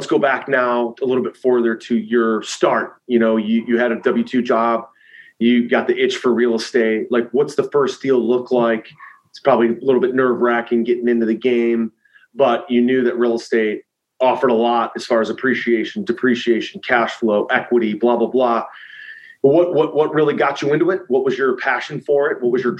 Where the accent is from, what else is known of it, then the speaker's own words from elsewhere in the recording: Cleveland, Ohio, United States; We're from Cleveland and love the Midwest.